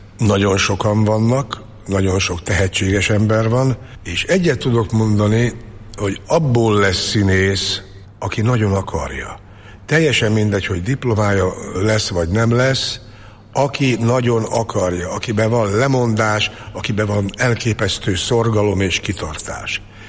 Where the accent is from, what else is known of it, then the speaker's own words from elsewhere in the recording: Békéscsaba, Békés, Hungary; born there; Ugye a szülővárosom Békés Csaba, ott is van színház.